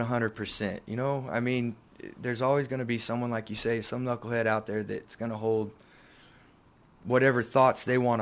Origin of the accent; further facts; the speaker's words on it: Lockhart, Texas, United States; I'm also doing it for a lot of the families that I grew up with in Lockhart, Texas.